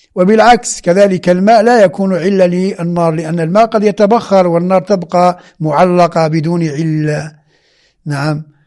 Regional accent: Algeria; وأنا جزائري

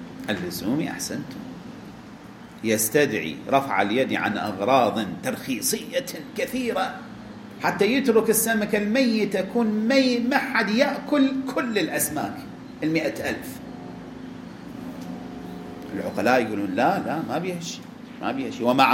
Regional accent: Najaf, Najaf Governorate, Iraq; إذا 500,000 امرأة عندنا في النجف أنثى

